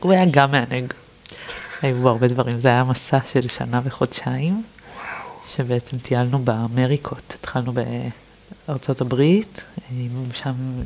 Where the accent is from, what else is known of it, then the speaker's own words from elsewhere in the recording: Ra'anana, Central District, Israel; אני גדלתי ברעננה. אני ילדה עירונית. אז אני גם בתוכי מחזיקה את הגם וגם, אני גם עכבר העיר וגם עכבר הכפר, okay. אני מאוד נהנית לבוא לפה לתל אביב, אבל אני גרה במדבר כבר 13 שנה